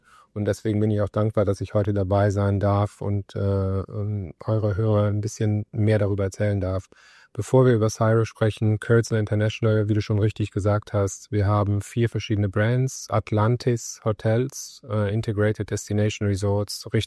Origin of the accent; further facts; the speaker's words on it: Cologne, North Rhine-Westphalia, Germany; moved away as an adult; also born or lived in Munich; now in Dubai, United Arab Emirates; ich bin ursprünglich aus Griechenland in Köln geboren, wo ich auch aufgewachsen bin, bevor ich nach Dubai gezogen bin in 2003 und habe dann zwischenzeitlich auch mal in München gelebt.